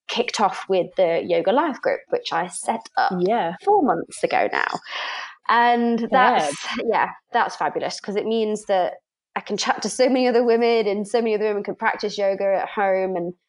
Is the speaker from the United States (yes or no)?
no; Nottingham, East Midlands, United Kingdom; moved away as an adult; now in Christchurch, New Zealand; I'm from Nottingham in the UK. I moved to Christchurch 4 years ago, and I'm loving it here.